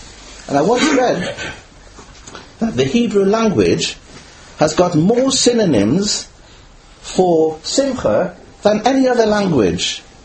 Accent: Ireland; I came from Ireland, I didn't know, no idea, you know

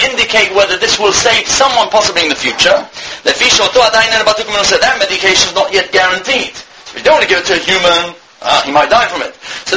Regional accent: Gibraltar; Not where I come from Gibraltar, we have bullfights and los toreros where they kill the bull after an hour of running around and shoving things in its neck.

